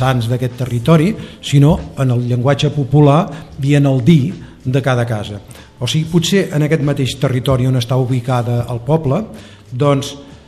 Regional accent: Granollers, Catalonia, Spain; Jo sóc fill de Granollers

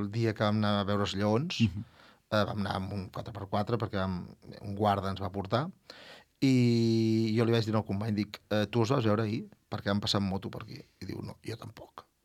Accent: Palamós, Catalonia, Spain; Tenim una petita ONG a Sant Antoni de Calonge, soc de Palamós

